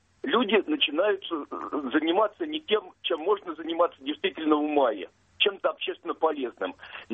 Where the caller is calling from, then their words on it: Kazan, Tatarstan, Russia; Я из Казани звоню.